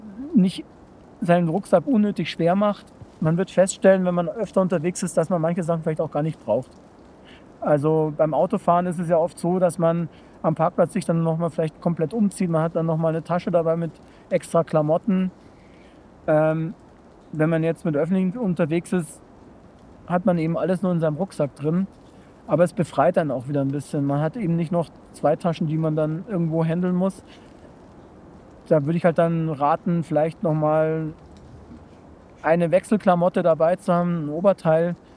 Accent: Munich, Bavaria, Germany; ich komme aus München

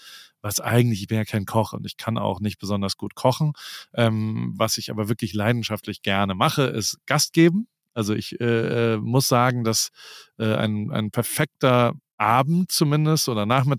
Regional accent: Heidelberg, Baden-Württemberg, Germany; now in Newport Beach, United States; in meiner Heimatstadt in Heidelberg

